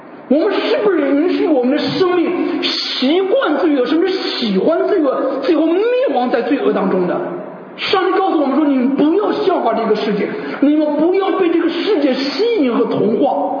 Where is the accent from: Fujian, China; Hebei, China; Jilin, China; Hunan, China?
Hebei, China; now in Singapore; 我是从中国来的啊，中国河北，不是湖北 OK， 而是河北啊。然后在我们家乡